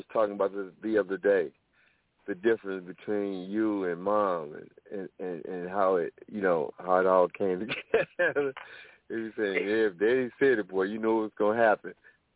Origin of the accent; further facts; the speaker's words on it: St. Louis, Missouri, United States; And I'm from St. Louis, Missouri.